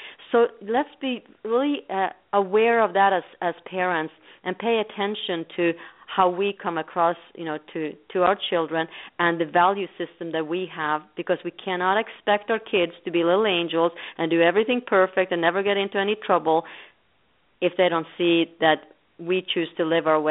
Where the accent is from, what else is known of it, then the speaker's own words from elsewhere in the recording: Norway; when I grew up in Norway, and when I was about 10, 12 years old, I started having, in those days, pen pals all over the world.